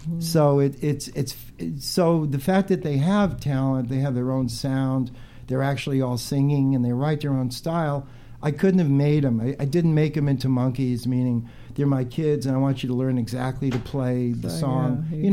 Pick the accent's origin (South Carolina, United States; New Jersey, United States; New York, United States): New York, United States; Brooklyn; When I was growing up in Brooklyn, I was a big Yankee fan